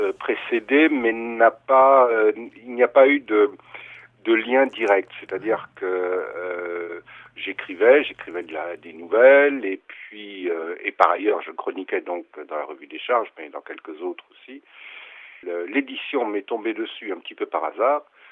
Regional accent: Forbach, Grand Est, France; je suis né à Forbach. Forbach est une ville frontière avec l'Allemagne et ma famille est d'ailleurs franco-allemande. Mon père est allemand, ma mère est française

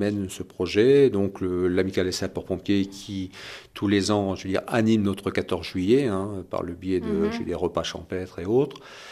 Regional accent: France; il est plus difficile, je pense, chez nous en France, de mettre en place ce genre d'échange que chez eux en Belgique.

